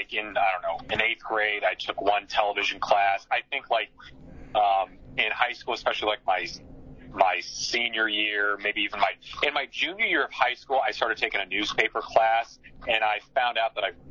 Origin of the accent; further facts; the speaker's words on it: Kansas City, Missouri, United States; I'm from Kansas City, but this was a home away from home because, I would come up here as a kid.